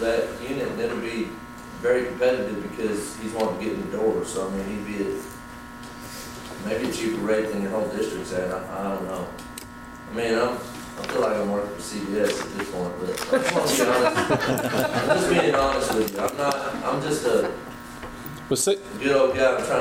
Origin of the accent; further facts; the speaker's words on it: Texas, United States; I was born and raised in East Texas, and I'm in charge of all three branches.